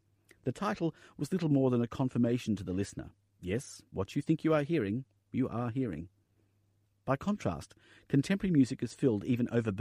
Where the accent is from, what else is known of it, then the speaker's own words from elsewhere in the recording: Melbourne, Victoria, Australia; in my hometown of Melbourne.